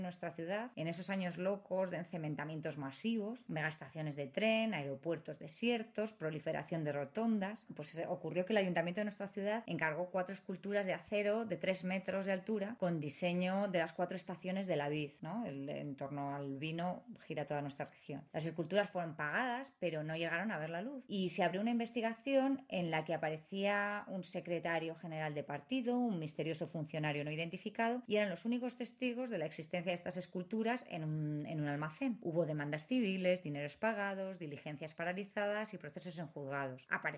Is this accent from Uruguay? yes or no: no; Logroño, La Rioja, Spain; somos de Logroño